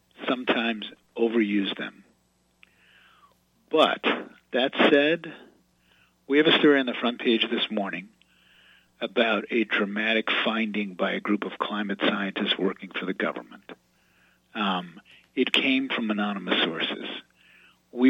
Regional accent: New Orleans, Louisiana, United States; And as a kid growing up in New Orleans, I had access to only two newspapers, the States Item and the Times-Picayune.

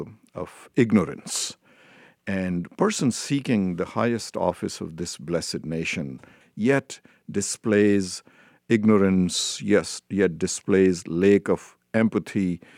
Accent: Virginia, United States; As I come from Virginia, and Virginia has shown that there is solution to this difficult moment in our history.

